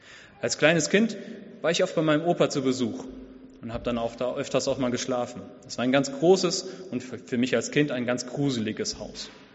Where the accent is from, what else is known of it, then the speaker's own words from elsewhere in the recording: Bremerhaven, Bremen, Germany; Ich komme aus Bremerhaven.